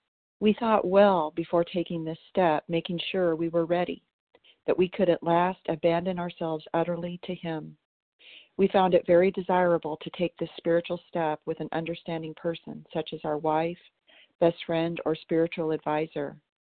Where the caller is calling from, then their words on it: Tennessee, United States; Today I'm calling you from Tennessee.